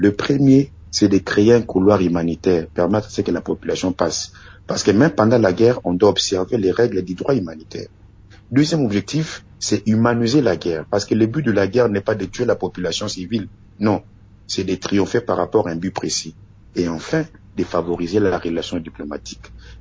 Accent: DR Congo; En tant que Congolais

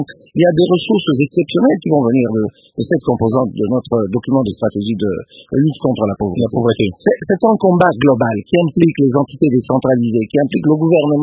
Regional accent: Ecuador; French is a second language; Je suis de l'Équateur, je sais bien que je viens d'une province malheureusement très pauvre.

